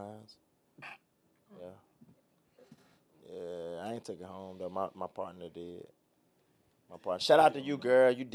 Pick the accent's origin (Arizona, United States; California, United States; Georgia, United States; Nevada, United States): Georgia, United States; Because, you know, I came down here from Georgia and shit